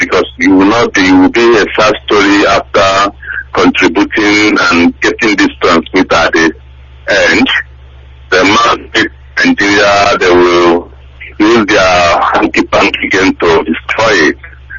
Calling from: Sweden; I'm calling from Sweden

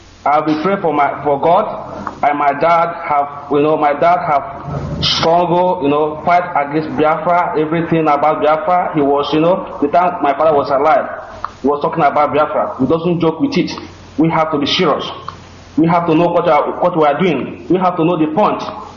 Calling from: Kuala Lumpur, Malaysia; I'm calling from Malaysia.

